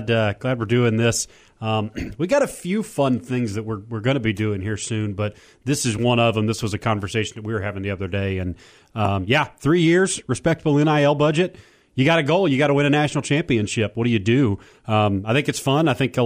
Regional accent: Auburn, Alabama, United States; Yeah, man, I'm from Auburn, Alabama.

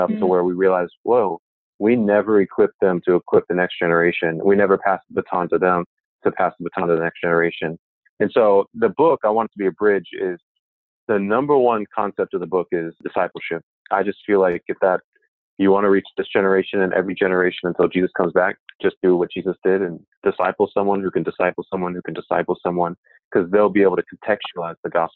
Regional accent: Texas, United States; So I'm from Texas. I just had to drive here to do this podcast. It's crazy hot in Texas.

